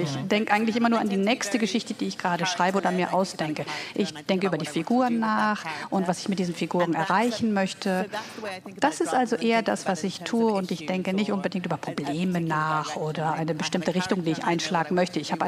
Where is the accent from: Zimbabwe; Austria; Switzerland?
Zimbabwe; Ich könnte natürlich auch über Afrika schreiben. Ich bin in Zimbabwe aufgewachsen.